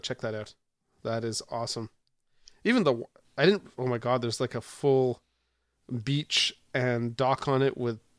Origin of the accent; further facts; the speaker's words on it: Canada; I came from Canada.